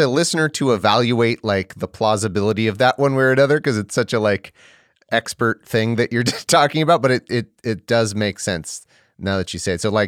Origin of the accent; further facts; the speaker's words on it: California, United States; As a Californian, it does skew my view of things because the rent here is like $100,000 a year.